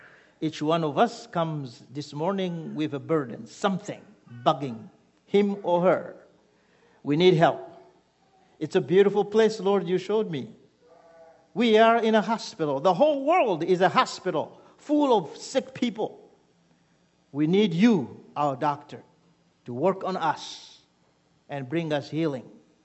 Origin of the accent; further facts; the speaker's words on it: DR Congo; first language French; English is a second language; originally I am from Congo. You understand that from my accent. So I speak French, but I love preaching in English too.